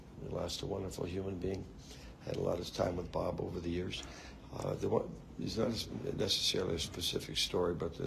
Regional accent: the Maritimes, Canada; I'm from the Maritimes

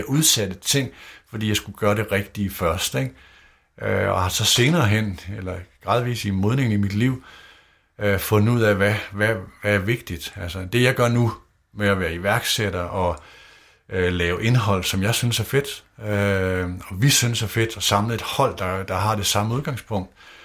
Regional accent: Nørre Sundby, North Denmark Region, Denmark; Jeg startede som avisbud hjemme i Nørre Sundby

